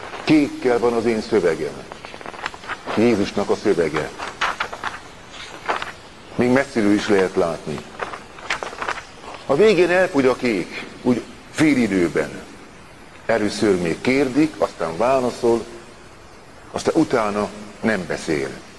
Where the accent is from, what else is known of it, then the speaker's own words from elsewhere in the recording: Hungary; Otthonról jöttem Magyarországról.